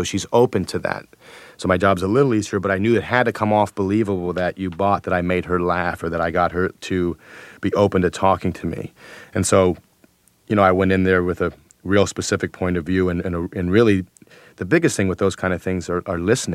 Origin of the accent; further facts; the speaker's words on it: Buffalo Grove, Illinois, United States; also born or lived in Minnesota / Lake Forest; I lived in Minnesota for 1 month, and I was raised in Buffalo Grove, which is sort of a middle-class suburb in Illinois. And I lived there till I was 8, and then I moved to Lake Forest, Illinois, which is an upper-class suburb of Illinois.